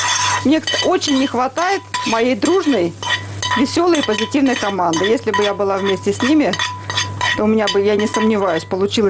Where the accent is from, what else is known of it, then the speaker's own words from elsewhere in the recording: Baku, Azerbaijan; у меня есть корни. Я сама родом из Баку.